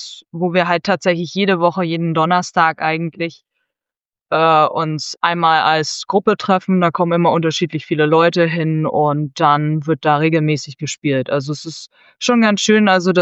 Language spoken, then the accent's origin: German; Northern Germany, Germany; Moin, weil ich komme aus Norddeutschland. Ich glaube, eine der wenigen im BSN-Team, die so weit oben wohnt, aber viel weiter hoch geht sowieso nicht.